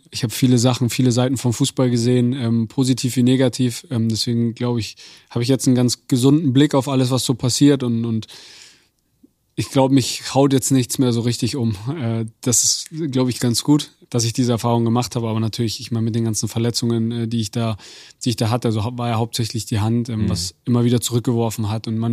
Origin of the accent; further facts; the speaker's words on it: Munich, Bavaria, Germany; ich komme aus München